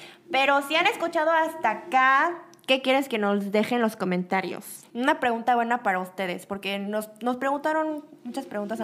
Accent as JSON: {"language": "Spanish", "country": "South Korea", "said": "Creo que es más conveniente solo porque sí somos coreanos."}